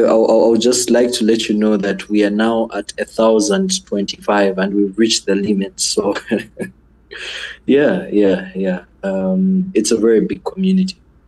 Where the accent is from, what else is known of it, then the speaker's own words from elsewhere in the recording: Kitwe, Copperbelt, Zambia; growing up in Kitwe, the only place which looked like a mountain was Black Mountain.